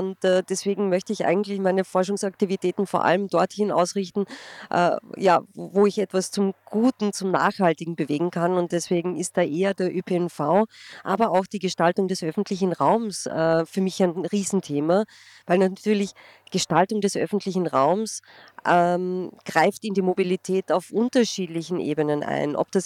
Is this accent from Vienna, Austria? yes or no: yes; Vienna, Austria; ich bin Verhaltensbiologin und ich komme aus Wien